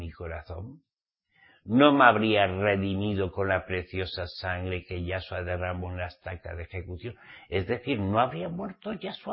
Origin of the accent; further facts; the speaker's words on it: Spain; soy nativo español.